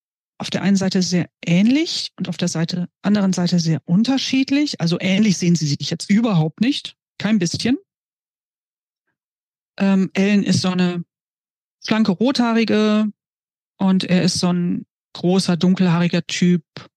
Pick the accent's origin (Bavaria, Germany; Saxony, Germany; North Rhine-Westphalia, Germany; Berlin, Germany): North Rhine-Westphalia, Germany; ich aus Minden komme. Ich bin da geboren, ich bin da zur Schule gegangen. Ich habe in einem Dorf nicht weit von Minden gewohnt. Und ja, ich habe meine ganze Schulzeit da verbracht. Und das ist meine Heimat.